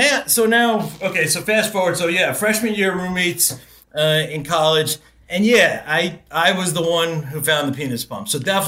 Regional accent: New York, United States; So as a New Yorker, they sent us up to upstate New York.

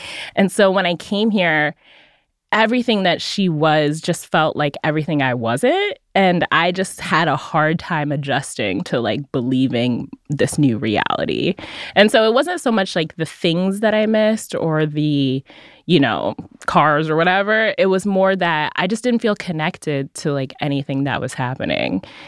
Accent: Kenya; born there; So my mom, so I was born in Kenya.

